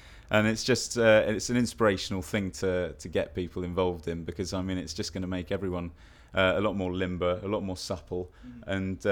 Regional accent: Hawkhurst, South East England, United Kingdom; I'm from Kent, Hawkhurst in Kent.

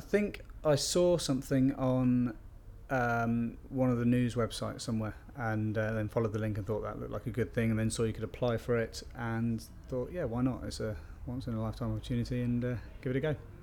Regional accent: Chester, North West England, United Kingdom; I come from Chester and I'm 34 years old.

